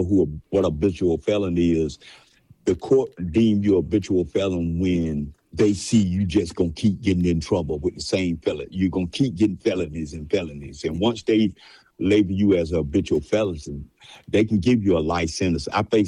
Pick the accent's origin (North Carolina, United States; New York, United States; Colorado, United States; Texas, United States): North Carolina, United States; Wilson; I was born and raised in Wilson, North Carolina. I had 9 sisters and 4 brothers, came from a big family. And we lived in the country.